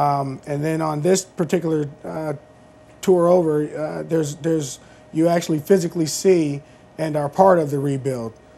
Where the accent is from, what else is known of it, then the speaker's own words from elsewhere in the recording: Fort Campbell, Kentucky, United States; I'm originally from Fort Campbell, Kentucky. Pretty much grew up most of my life in a military brat